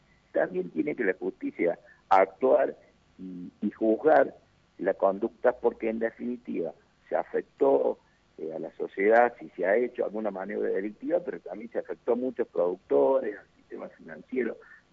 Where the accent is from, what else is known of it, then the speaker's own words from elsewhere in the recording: Villa de Soto, Córdoba, Argentina; yo soy de Villa de Soto, departamento Cruz del Este.